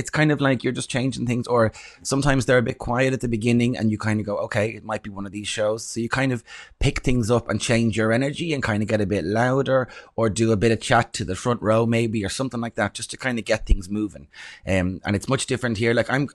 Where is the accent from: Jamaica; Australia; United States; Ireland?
Ireland; moved away; being Irish coming here, I kind of feel like we have a bit of there's an inferiority complex for Irish people sometimes.